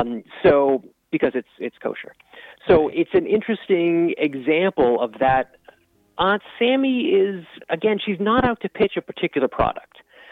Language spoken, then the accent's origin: English; Boston, Massachusetts, United States; I'm actually from Boston, where she, you know, broadcast her program